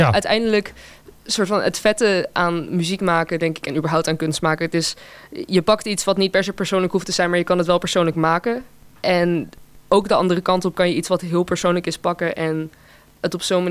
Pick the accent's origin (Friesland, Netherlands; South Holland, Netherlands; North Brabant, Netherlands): South Holland, Netherlands; Berkel; now in Rotterdam, Netherlands; ja. Ja. 21, opgegroeid in Berkel. En mijn ouders wonen daar nog steeds. Ik woon nu zelf in Rotterdam.